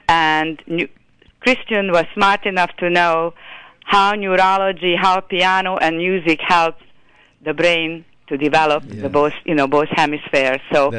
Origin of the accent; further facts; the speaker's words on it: Budapest, Hungary; Well, I am from Hungary, from Budapest